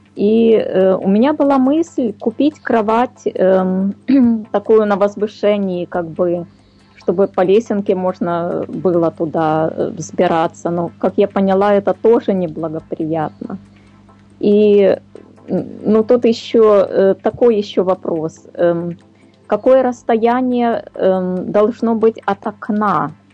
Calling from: Berlin, Germany; я из Берлина.

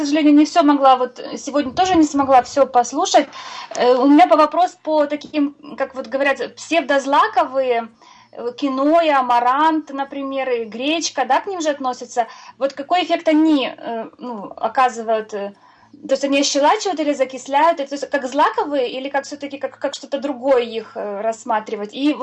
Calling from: Zurich, Switzerland; Я из Цюриха.

